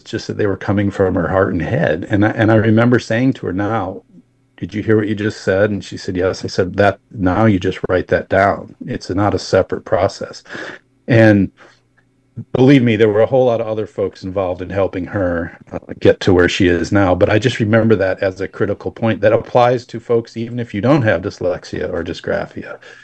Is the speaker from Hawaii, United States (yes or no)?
no; Wisconsin, United States; I'm from Wisconsin. I can tell you it's Viroqua.